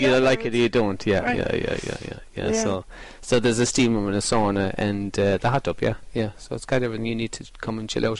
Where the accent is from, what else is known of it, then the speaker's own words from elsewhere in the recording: Killarney, Munster, Ireland; I was born and raised in Killarney. Yeah, right here. So, yeah, Killarney boy.